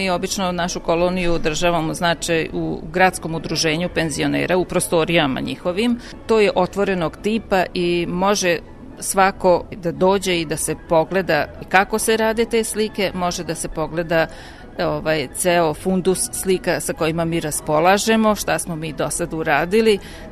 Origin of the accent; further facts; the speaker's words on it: Subotica, Vojvodina, Serbia; ja sam odrasla ovde u Subotici, u subotičkom kraju gde se održava dužijanca.